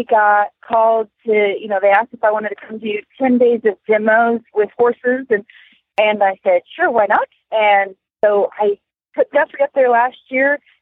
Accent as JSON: {"language": "English", "town": "Kemp", "region": "Texas", "country": "United States", "said": "from Kemp, Texas"}